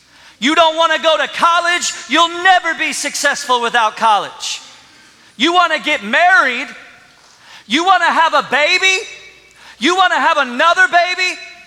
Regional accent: Cincinnati, Ohio, United States; I grew up in Cincinnati, Ohio, in the early 80s, so just a few years removed from the Big Red Machine, Pete Rose, Johnny Bench, Joe Morgan.

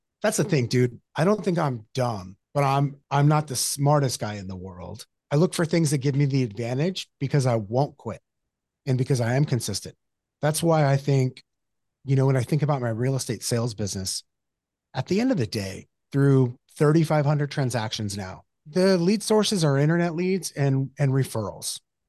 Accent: Yuma, Arizona, United States; we drove to my hometown, Yuma, Arizona, for some great Mexican food.

